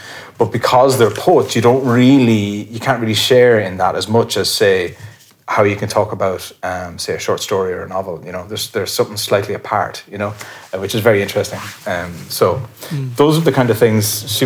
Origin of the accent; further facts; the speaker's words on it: Ballymahon, County Longford, Ireland; I'm from Ballymahon.